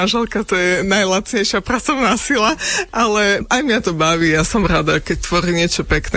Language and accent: Slovak; Košice, Košice Region, Slovakia; now in Bobrovec, Slovakia; Nie, pochádzam z Košic a do Bobrovca som sa presťahovala len pred asi 7 rokmi.